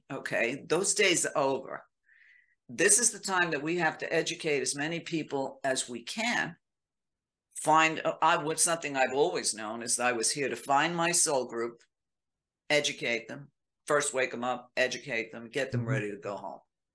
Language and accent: English; Brooklyn, New York, United States; Number one, I'm Italian. I'm a woman. And I'm from Brooklyn.